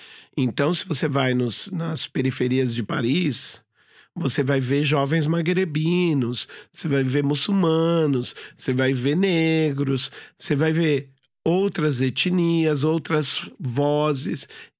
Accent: Brazil; Não só por mim, né, como brasileiro colonizado, mas por eles também.

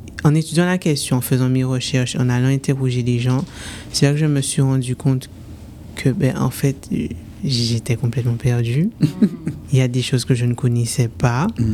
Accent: Guadeloupe, France; Je disais que je suis guadeloupéenne de nationalité française.

